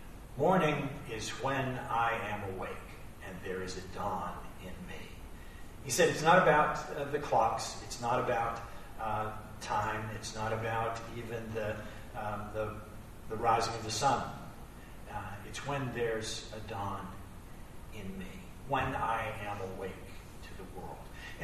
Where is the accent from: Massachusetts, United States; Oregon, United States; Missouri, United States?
Massachusetts, United States; Cape Cod; You know, I grew up on Cape Cod